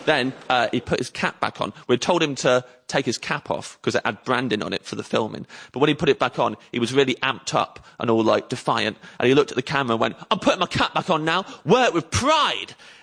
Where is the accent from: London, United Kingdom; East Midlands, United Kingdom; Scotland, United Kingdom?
East Midlands, United Kingdom; Kettering; criticised my hometown of Kettering for voting Leave in the EU referendum